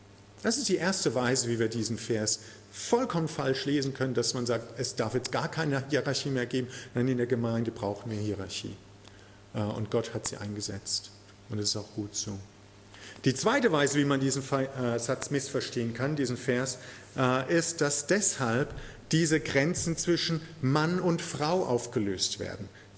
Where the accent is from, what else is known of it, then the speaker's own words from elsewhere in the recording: Germany; Ich bin Deutscher, aber ist egal.